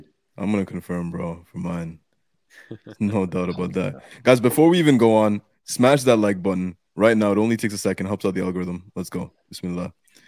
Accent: Canada; And we literally grew up here in Canada.

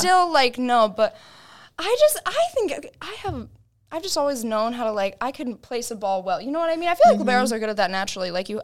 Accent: Brownsburg, Indiana, United States; I am from Brownsburg, Indiana. I have 4 siblings, 3 sisters, 1 brother, and the brother's the youngest.

